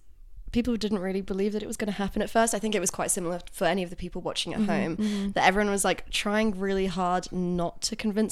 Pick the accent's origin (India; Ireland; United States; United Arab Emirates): United Arab Emirates; Dubai; I grew up in Dubai, which is obviously very close to Abu Dhabi.